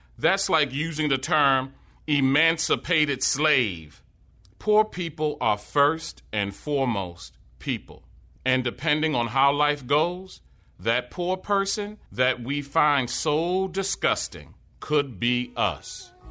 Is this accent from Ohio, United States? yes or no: no; Baltimore, Maryland, United States; Here in my hometown of Baltimore, I see poor, homeless white people panhandling on Martin Luther King Boulevard.